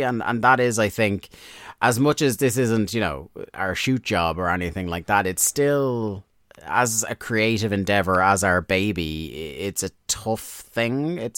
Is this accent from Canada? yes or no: no; Newbridge, Wales, United Kingdom; Literally, you visited my hometown while I was away